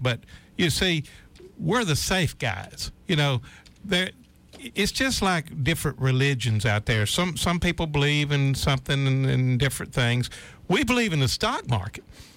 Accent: Alabama, United States; It's kind of weird to run into somebody in Cabo that's, from Alabama.

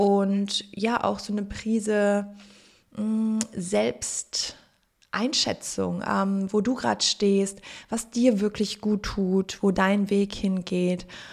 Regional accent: Cologne, North Rhine-Westphalia, Germany; also born or lived in Los Angeles, United States; wir haben auf 2 Kontinenten gelebt, zur Hälfte in LA, also in Kalifornien, zur Hälfte in Köln, so meine Heimatstadt

